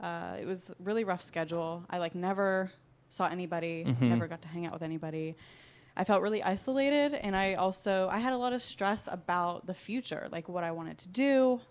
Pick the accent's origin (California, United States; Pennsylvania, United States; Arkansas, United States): Pennsylvania, United States; Emlenton; I am born and raised in Emleton, Pennsylvania.